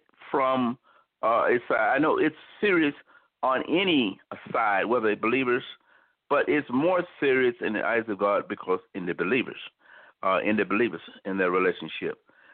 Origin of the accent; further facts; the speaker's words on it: the South, United States; I was kind of a little shocked there by me growing up in the South